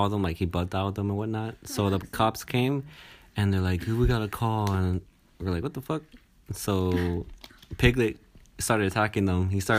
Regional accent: Long Beach, California, United States; also born or lived in Utah / Colorado / Mexico; But I was born in Long Beach, California. And I lived there. I lived in Utah. And I lived in Junction, Colorado. And I lived in Mexico for like a year.

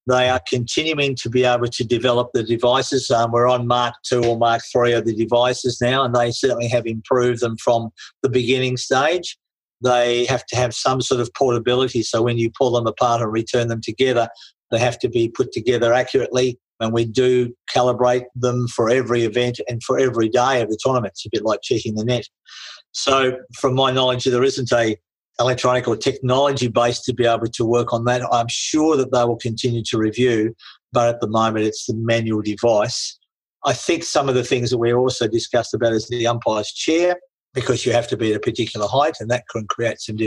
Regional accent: Tasmania, Australia; I come from Tasmania.

